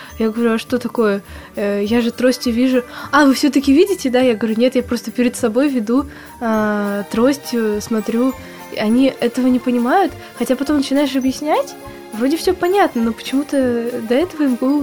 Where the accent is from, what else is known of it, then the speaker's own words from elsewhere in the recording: Naberezhnye Chelny, Tatarstan, Russia; я просто сама из Новгорода Челнов